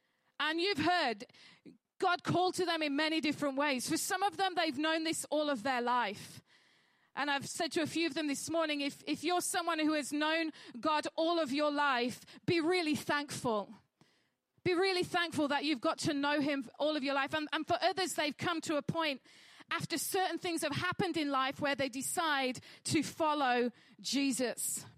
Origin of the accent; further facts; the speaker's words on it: Halifax, Yorkshire and the Humber, United Kingdom; I was brought up in Halifax in West Yorkshire, which is quite hilly.